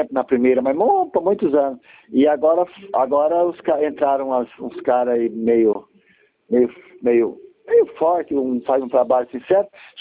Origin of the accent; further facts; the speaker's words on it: Presidente Prudente, São Paulo, Brazil; Eu sou aqui do ladinho, você conhece Presidente Prudente, né?